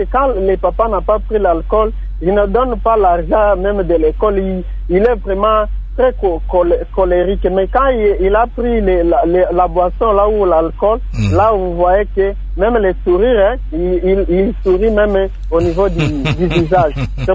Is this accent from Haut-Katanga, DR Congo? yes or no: no; Kalima, Maniema, DR Congo; de formation des motards ici chez nous à Kalima.